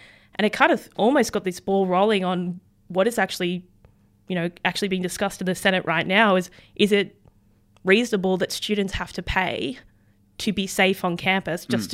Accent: Melbourne, Victoria, Australia; I was raised in Melbourne

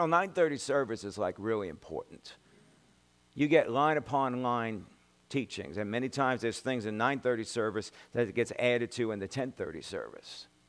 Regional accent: New York, United States; I mean, I was brought up in New York, so I'm used to crazy drivers.

